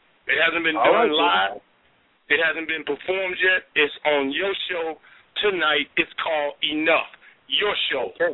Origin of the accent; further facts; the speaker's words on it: Chicago, Illinois, United States; I am from the South Side of Chicago, what I believe is the best city in the United States of America.